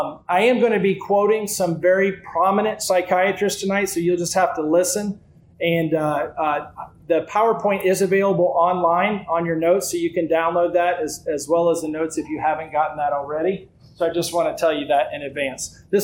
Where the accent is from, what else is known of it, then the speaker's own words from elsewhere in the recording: West Virginia, United States; So I'm actually from West Virginia, so I'm a hick.